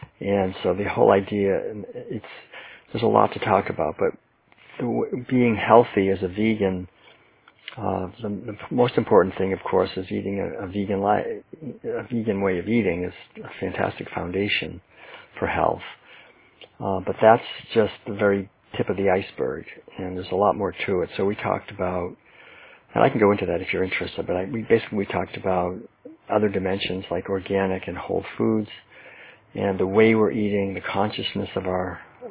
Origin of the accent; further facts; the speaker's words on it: Hidden Valley Lake, California, United States; I just say, well, you know, we're from Northern California.